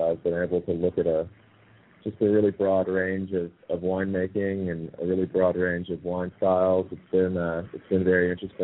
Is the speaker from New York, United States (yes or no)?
no; San Diego, California, United States; It's always been my biggest passion growing up in San Diego. I was right by the beach